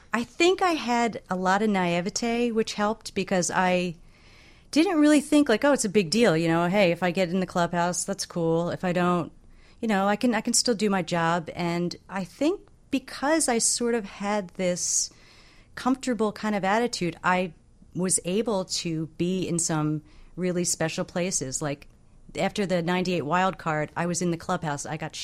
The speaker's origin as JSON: {"language": "English", "town": "Philadelphia", "region": "Pennsylvania", "country": "United States", "tie": "born or raised there", "said": "Yeah, I grew up in Philadelphia."}